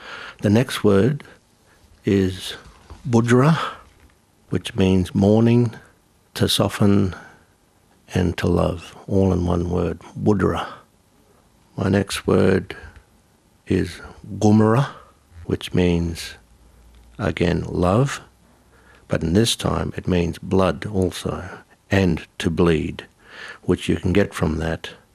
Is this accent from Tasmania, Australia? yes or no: no; Gold Coast, Queensland, Australia; I'm from the Gold Coast. And my mob, or mobs, is Kumamiri from the Gold Coast. And then in a bigger sense, Yugambeh. That's the Yugambeh people